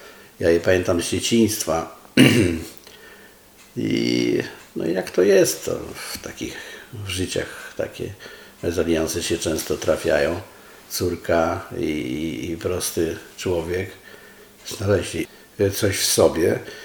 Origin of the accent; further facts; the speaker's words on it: Hrubieszów, Lublin Voivodeship, Poland; born there; Urodziłem się w Hrubieszowie. Dlaczego nie w Warszawie? Bo najbliższy szpital był w Hrubieszowie, a rodzina mojej mamy pochodziła z dość znanego miasteczka Chorodło. To jest na samej ukraińskiej granicy